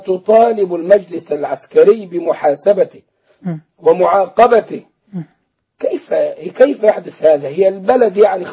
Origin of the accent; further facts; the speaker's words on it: Egypt; فنحن نتعامل مع النصارى في مصر على أنهم جيران وأنهم مسالمون، ونحن أبناء البلد الأصليين بالمناسبة، نحن أبناء البلد، أجدادنا أسلموا ونحن أحفادهم